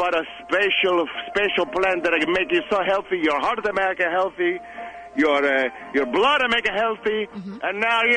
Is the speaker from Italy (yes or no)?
yes; Italy; English is a second language; I am born and raised in Italy, okay?